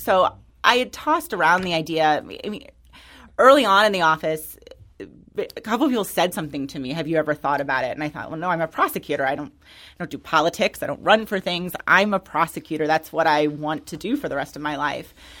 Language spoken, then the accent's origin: English; Florissant, Missouri, United States; So I grew up in North County. I'm from Florissant.